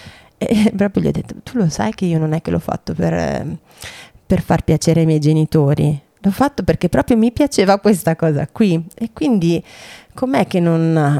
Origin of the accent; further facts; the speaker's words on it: Emilia-Romagna, Italy; io, essendo romagnola, io dico sempre per tutti i romagnoli